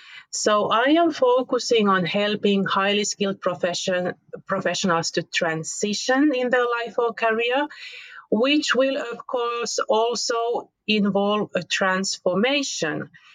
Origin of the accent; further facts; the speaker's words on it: Finland; English is a second language; I am from Finland myself.